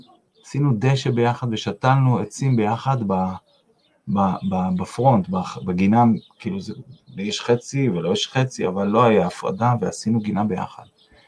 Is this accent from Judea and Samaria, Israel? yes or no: yes; Beit Arye, Judea and Samaria, Israel; also born or lived in Givatayim; כשהייתי בן 10, גרתי בגבעתיים, נולדתי בגבעתיים, ובגיל 10, זה היה בשנת 81, עברנו בית לבית אריה, וההורים שלי היו ממקימי בית אריה.